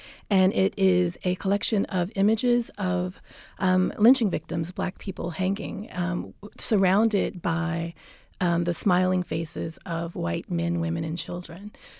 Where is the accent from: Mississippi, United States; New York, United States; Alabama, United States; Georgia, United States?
Mississippi, United States; And so when I moved back to my home state in Mississippi in the early 2000s, I saw that exhibit